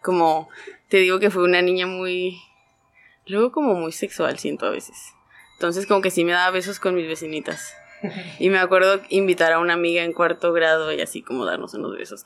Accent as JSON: {"language": "Spanish", "town": "Rosarito", "region": "Baja California", "country": "Mexico", "tie": "born or raised there", "also_born_or_lived": "Tijuana", "said": "Pues yo nací en Rosarito, ahí crecí toda mi infancia, mi adolescencia. Ya luego empecé a estudiar en Tijuana, entonces me moví para allá. Pero sí, tengo toda mi vida en la frontera, básicamente."}